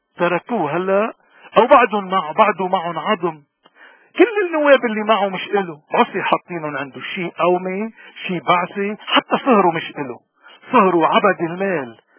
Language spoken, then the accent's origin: Arabic; Lebanon; نحن كلبنانية خصوصا كموارنة نحن بدنا نصلب إيدنا على وجهنا كمسيحية موارنة